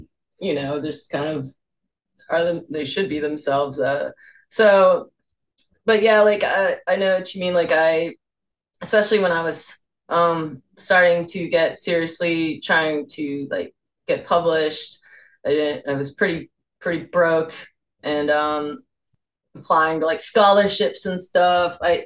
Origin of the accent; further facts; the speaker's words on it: United States; because I grew up in America, biracial, half white, half Thai.